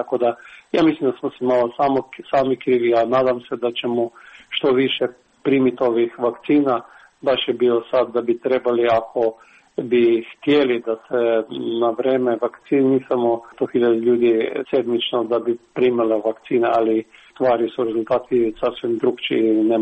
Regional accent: Krško, Lower Sava, Slovenia; recimo ja koji dolazim iz Krškog

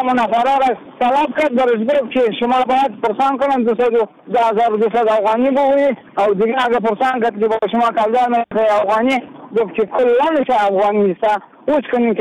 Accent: Afghanistan; ما از خدمتگارای افغان هستیم از افغانستان هستیم

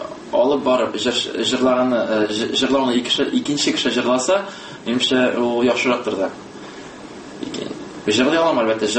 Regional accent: Kazan, Tatarstan, Russia; Үз туган телемне бик яратам. Мин татар егете, мин Казан егете булсам да, татар телен киләчәктә дә күрәсем килә.

